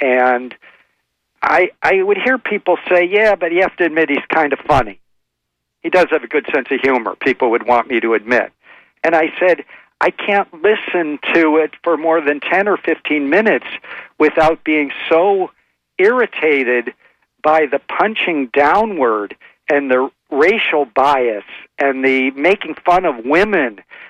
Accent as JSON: {"language": "English", "town": "Detroit", "region": "Michigan", "country": "United States", "tie": "born or raised there", "said": "I grew up in Detroit, and it was right-wing. I moved to Los Angeles, a very liberal city"}